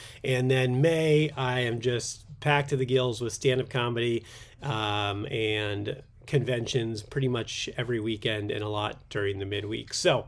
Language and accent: English; Long Beach, California, United States; I grew up in Long Beach, so I'm very familiar with that whole area.